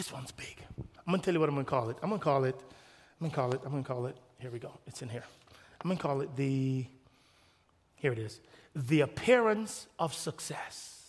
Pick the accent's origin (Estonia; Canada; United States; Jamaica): Jamaica; Apart from the fact that I'm Jamaican